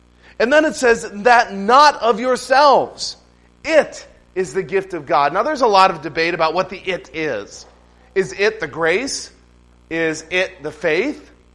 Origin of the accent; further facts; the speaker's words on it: Bel Air, Maryland, United States; I grew up in Maryland. I went to Calvary Baptist Church in Bel Air, Maryland.